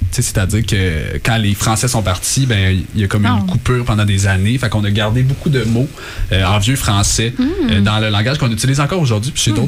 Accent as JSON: {"language": "French", "region": "Quebec", "country": "Canada", "accent": "Quebec French", "said": "le français québécois, c'est juste, c'est à la fois notre accent, mais aussi nos expressions puis nos mots qui sont propres à nous."}